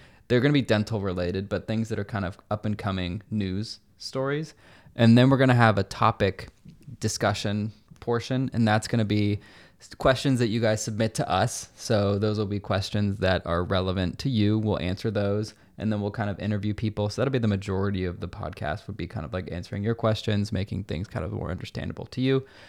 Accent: Florida, United States; now in Portland, United States; And then, so I grew up in Florida. So this is completely different to me, and I love it every single day. It's way better. It rains a lot, but I love rain.

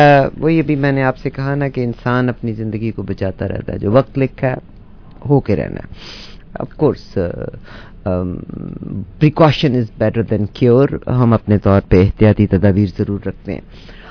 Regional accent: Punjab, Pakistan; now in Canada; میں جب تک کینیڈا نہیں آئی تھی کیونکہ میں پنجاب سے تعلق ہے

